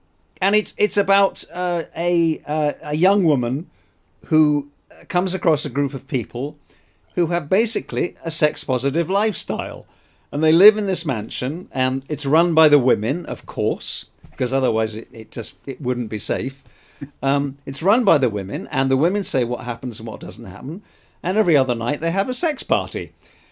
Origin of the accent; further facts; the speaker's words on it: England, United Kingdom; now in United States; as an Englishman in the United States, I find that ridiculous